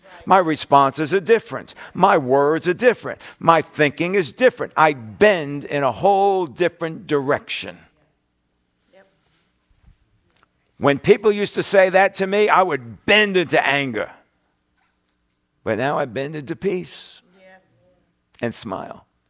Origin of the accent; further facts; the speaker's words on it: New York, United States; Now, I'm a New Yorker.